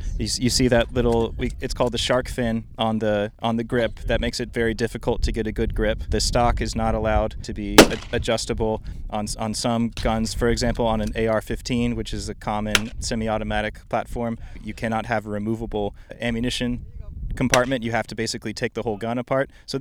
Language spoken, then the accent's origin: English; Georgia, United States; Well, I'm from Georgia.